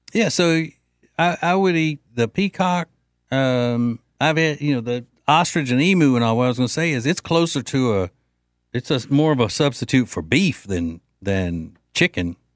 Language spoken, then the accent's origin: English; Louisiana, United States; Growing up in Louisiana, you're just like, oh, well, if it had parents, yeah, I'll eat that.